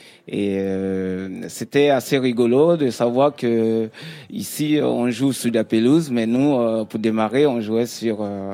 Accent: Benin; also born or lived in Côte d'Ivoire; Ben, j'ai grandi au Bénin, en Côte d'Ivoire.

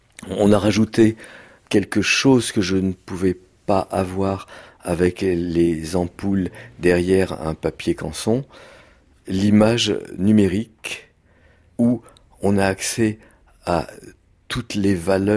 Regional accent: France

